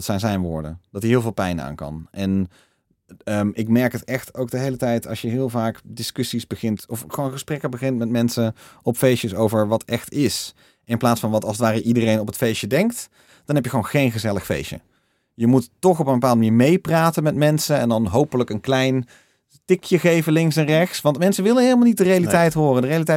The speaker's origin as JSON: {"language": "Dutch", "country": "Netherlands", "also_born_or_lived": "United States", "said": "vooral wij als Nederlanders, denk ik, hebben een unieke positie hierin"}